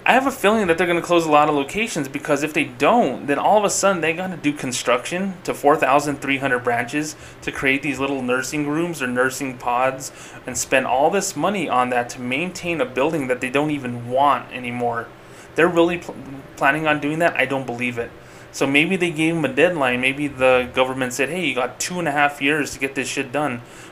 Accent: Socorro, New Mexico, United States; KFC closed down permanently in my hometown of Socorro, New Mexico, and it's gone forever.

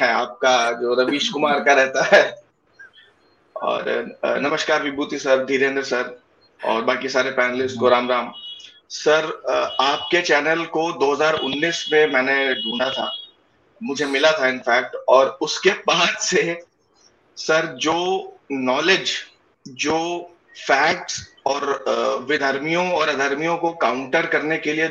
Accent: Kanpur, Uttar Pradesh, India; और by the way sir हम कानपुर से हैं

